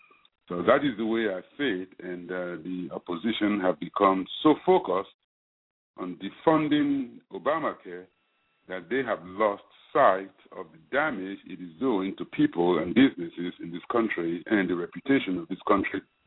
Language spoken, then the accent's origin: English; Nigeria; now in United States; Originally, I'm from Nigeria, which is a country in the west coast of Africa.